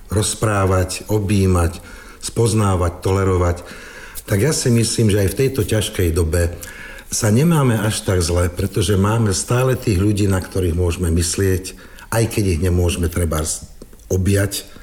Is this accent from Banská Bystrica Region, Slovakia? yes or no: no; Liptovský Mikuláš, Žilina Region, Slovakia; also born or lived in Prague, Czech Republic; aj keď sme vyrastali v Prahe a aj v tom Liptovskom Mikuláši, tak mamka hovorila aj po česky, otec po slovensky